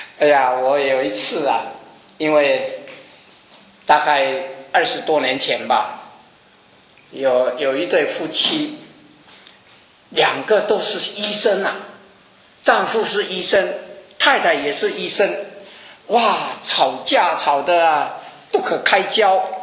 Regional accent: China; now in United States; 从前啊，我们中国人也好，日本人也好啊，也许美国人也好，都是什么男主外女主内

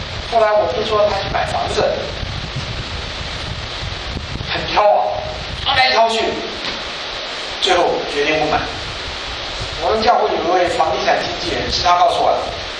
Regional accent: Shaoshan, Hunan, China; 我是湖南人，我不但是湖山人、湖南人，我还是韶山人。

